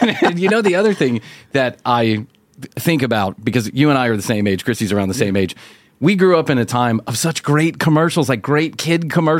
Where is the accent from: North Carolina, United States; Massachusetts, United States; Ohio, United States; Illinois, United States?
Illinois, United States; Chicago; born or raised there